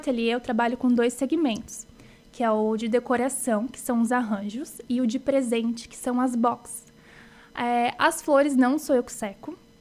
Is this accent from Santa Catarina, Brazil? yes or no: yes; Urussanga, Santa Catarina, Brazil; Sou natural de Uruçanga.